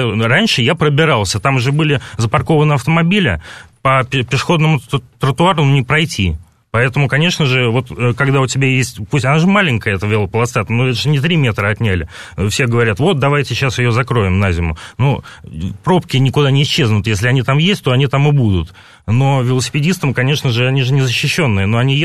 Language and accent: Russian; Moscow, Russia; я в москвич